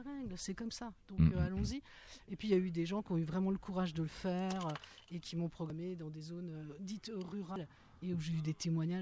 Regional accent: Switzerland; Donc merci, je viens de Suisse.

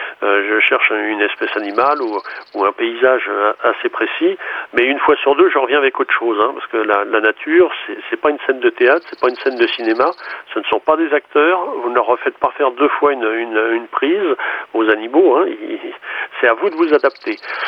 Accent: Auvergne-Rhône-Alpes, France; je suis revenu chez moi dans la Drôme

